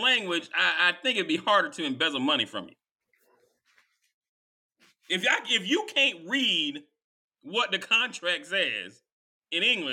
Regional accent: the South, United States; I don't know if it's because we grew up in the South

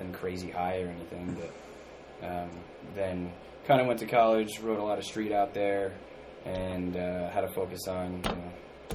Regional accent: United States; just because I'm American.

